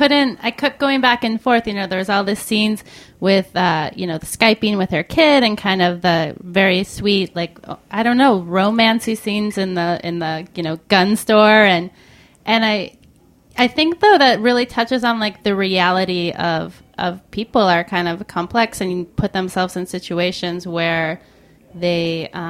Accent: Michigan, United States; I'm from Northern Michigan. I was back home over the holidays

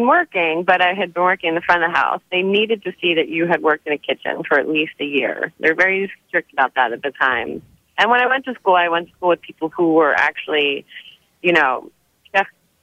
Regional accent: New Jersey, United States; I grew up in New Jersey, and then I didn't want to go to proper college

